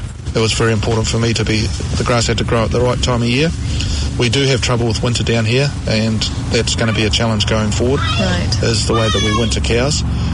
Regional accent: Matamata, Waikato, New Zealand; originally I was in Matamata

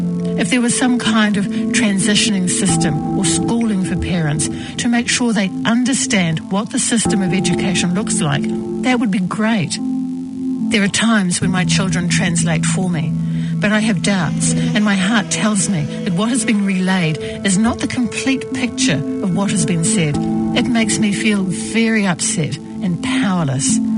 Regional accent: Sudan; moved away as an adult; also born or lived in Chad; now in New Zealand; Originally, I came to New Zealand from Sudan on the 20th of July, 2012. I had lived in a refugee camp in Chad for 8 years.

